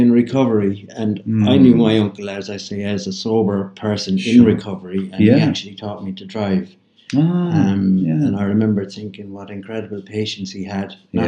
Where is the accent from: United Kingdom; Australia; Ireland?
Ireland; Limerick, Munster; I was born in Limerick, Jim, 1960.